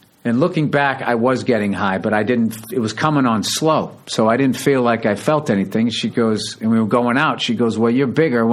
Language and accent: English; Massachusetts, United States; The suburbs of Boston.